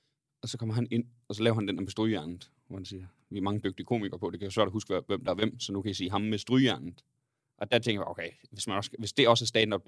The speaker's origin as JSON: {"language": "Danish", "region": "Jutland", "country": "Denmark", "said": "Vi kommer jo fra Jylland, så jeg siger Væver."}